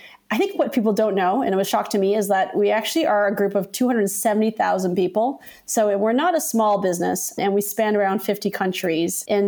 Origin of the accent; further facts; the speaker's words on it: Canada; I'll be honest with you guys, I'm Canadian